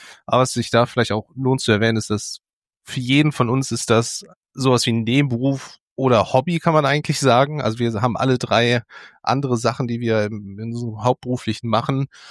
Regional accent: Bergisch Gladbach, North Rhine-Westphalia, Germany; born there; Er ist auch gebürtiger Bergisch Gladbacher, da wo der Verlag auch sitzt und wo ich jetzt auch wieder wohne.

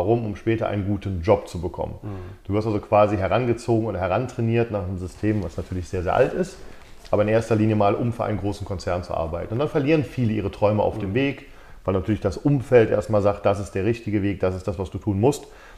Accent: Cologne, North Rhine-Westphalia, Germany; ich komme eigentlich aus Köln, ja, behütet aufgewachsen, Mittelklasse, also nicht schlecht. Mein Vater war im Management bei Ford.

